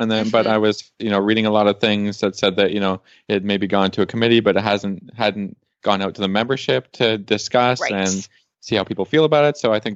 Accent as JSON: {"language": "English", "country": "Canada", "said": "It's just like, I'm Canadian."}